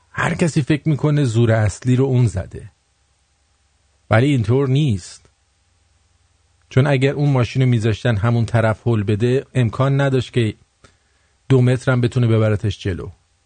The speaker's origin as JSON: {"language": "Persian", "country": "Iran", "said": "همه ما ایرانی هستیم"}